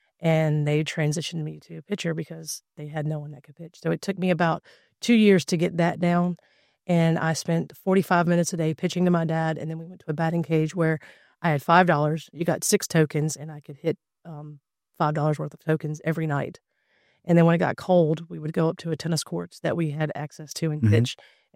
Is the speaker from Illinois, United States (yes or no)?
no; Colonial Heights, Virginia, United States; I grew up in Colonial Heights, where Johnny Oates was from. Well, he was from Prince George, but I went to school with his kids.